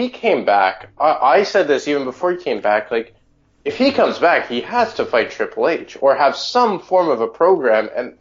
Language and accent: English; Montreal, Quebec, Canada; I'm from Montreal.